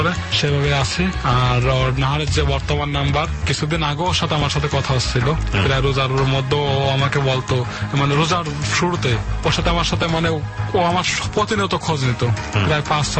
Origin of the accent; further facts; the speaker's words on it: Khulna, Khulna Division, Bangladesh; আমিও খুলনার স্থানীয় ছিল